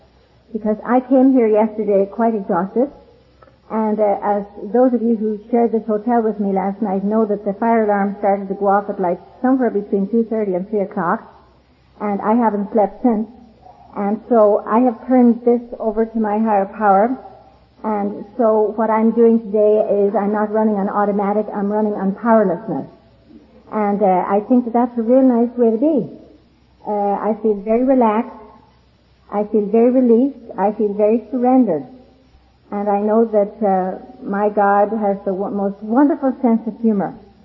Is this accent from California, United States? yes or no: yes; California, United States; I need to be honest since I come from California. So this, no offense to California